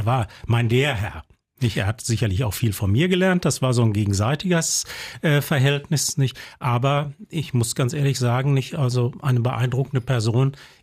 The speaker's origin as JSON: {"language": "German", "town": "Kamen", "region": "North Rhine-Westphalia", "country": "Germany", "tie": "born or raised there", "said": "Das war ja dann die neue Partnerstadt meiner Heimatstadt Kamen."}